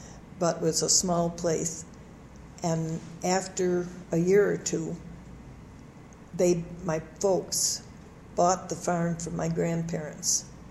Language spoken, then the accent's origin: English; Osceola, New York, United States; I grew up in Osceola, New York, which is a very small town.